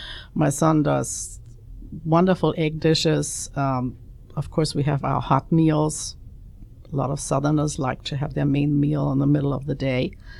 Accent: Bavaria, Germany; now in United States; I'm from Bavaria. Our kitchen is very South German.

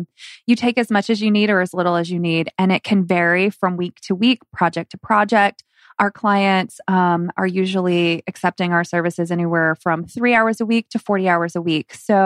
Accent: Seattle, Washington, United States; now in Phoenix, United States; I have been in Phoenix about 7 years, born and raised in Seattle.

